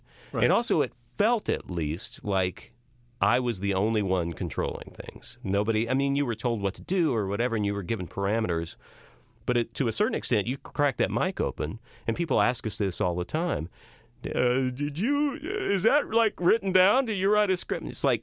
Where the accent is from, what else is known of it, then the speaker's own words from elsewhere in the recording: Texas, United States; I was growing up in West Texas.